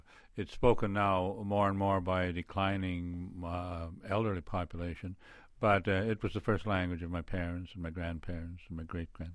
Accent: Nova Scotia, Canada; born or raised there; also born or lived in Saskatchewan

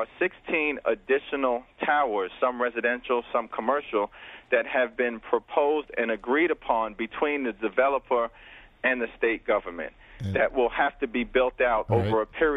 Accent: Crown Heights, New York, United States; I'm a kid from Crown Heights. I grew up during the 1980s. It was a tough time.

